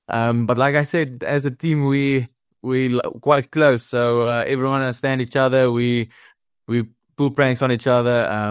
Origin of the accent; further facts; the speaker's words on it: Rustenburg, North West, South Africa; I come from Rustenburg. We live on a farm there.